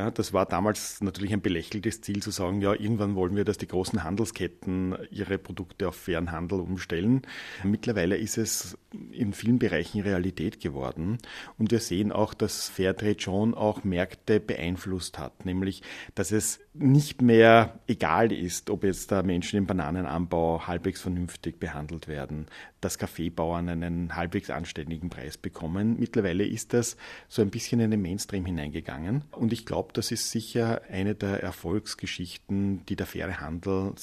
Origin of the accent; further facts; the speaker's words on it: Stockerau, Lower Austria, Austria; einen Weltladen in Stockerau in meiner Heimatstadt gegründet.